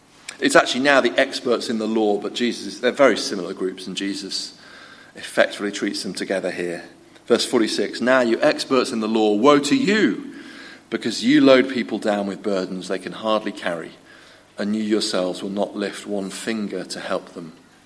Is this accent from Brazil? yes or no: no; Manchester, North West England, United Kingdom; remember when I was probably 13, 14, we did a school trip to my first trip to the Lake District. We came up from Manchester, school trip to Borrowdale.